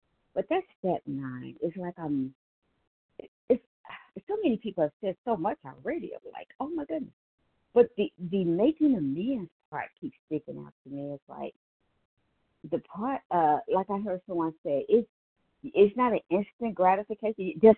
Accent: Ohio, United States; I am from Ohio.

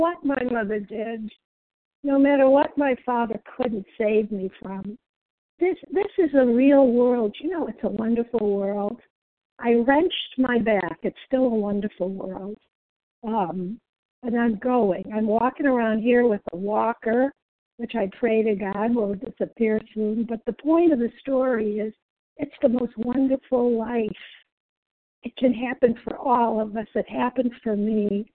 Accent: Massachusetts, United States; I'm from Massachusetts, going to Italy.

